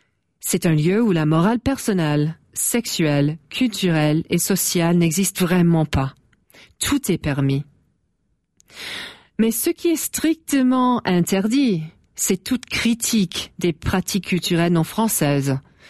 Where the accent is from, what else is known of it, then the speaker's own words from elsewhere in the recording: Coquitlam, British Columbia, Canada; French is a second language; ma ville natale canadienne, la ville de Coquitlam, une banlieue près de Vancouver en Colombie-Britannique. Lors des années 80, c'était agréable, poli, calme, respectueuse.